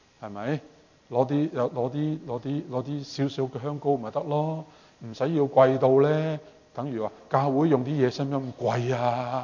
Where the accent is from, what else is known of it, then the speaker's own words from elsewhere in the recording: China; 可能我哋中國人咧叫壽衣嗰啲咁嘅嘢啦